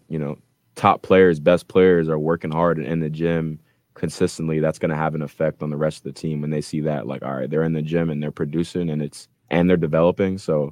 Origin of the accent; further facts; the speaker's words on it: New Hampshire, United States; I'm from New Hampshire. So I'm like a New England kid.